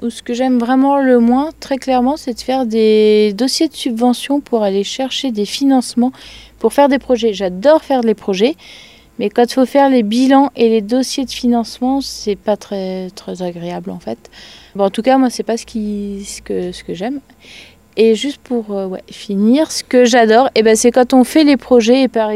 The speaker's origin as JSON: {"language": "French", "town": "Bourges", "region": "Centre-Val de Loire", "country": "France", "said": "je viens de Bourges"}